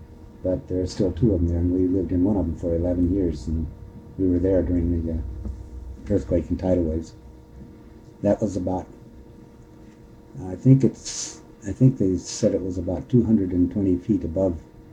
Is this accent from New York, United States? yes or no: no; Iowa, United States; moved away as an adult; now in Kodiak, United States; I was born and raised in Iowa on a farm, and grew up there, went to school stateside, went to the Air Force